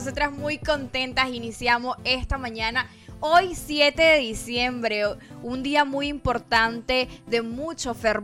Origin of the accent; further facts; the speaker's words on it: Nicaragua; como familias nicaragüenses celebramos nuestra tradición, nuestras tradiciones, nuestra cultura y por supuesto ese amor a la Madre Santísima de Nicaragua.